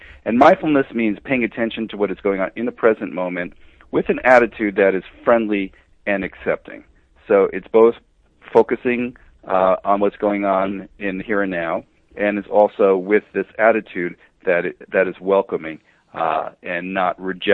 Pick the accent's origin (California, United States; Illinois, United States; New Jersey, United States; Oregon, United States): New Jersey, United States; Then when I moved back east, I'm originally from New Jersey, but when I moved back east in the around 1990 or so